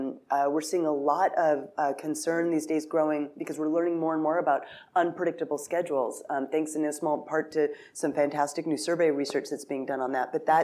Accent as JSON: {"language": "English", "region": "Pacific Northwest", "country": "United States", "said": "I'm from the Pacific Northwest, and in 1980, Mount St. Helens blew up."}